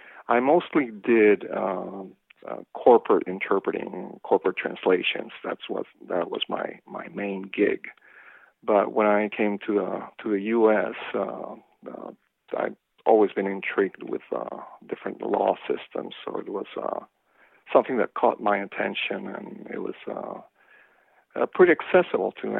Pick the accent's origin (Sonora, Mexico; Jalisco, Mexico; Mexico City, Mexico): Mexico City, Mexico; now in Oregon, United States; I'm from Mexico City, and I've been working as a freelance interpreter since 1998. So I've been at this for a bit of a while. I've been working here in Oregon since 2006